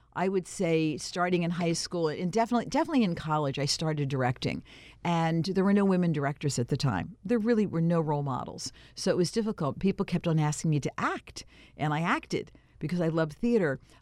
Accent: Easton, Pennsylvania, United States; I grew up in Easton, E-A-S-T-O-N, Pennsylvania.

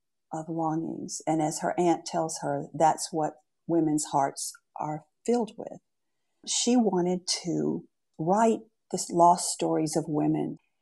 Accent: Georgia, United States; Well, I grew up in Georgia in a, I guess you would call it a evangelical Protestant church. It was a Baptist church. It was a small town with only two churches, so it was Methodist and Baptist.

